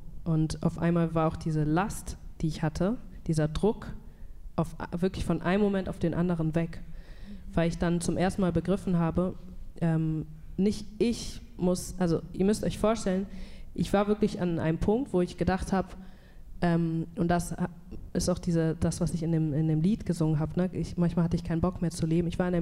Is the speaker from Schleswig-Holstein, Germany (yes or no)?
yes; Lübeck, Schleswig-Holstein, Germany; Ich bin hier geboren, also in Lübeck geboren und auch in Deutschland aufgewachsen.